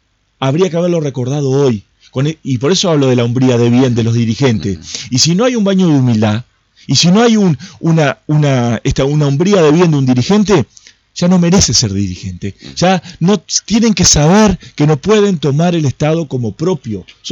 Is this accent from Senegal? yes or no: no; Argentina; Estoy hablando como argentino libre que quiero ser, como argentino que viene con una enseñanza del respeto del valor de la palabra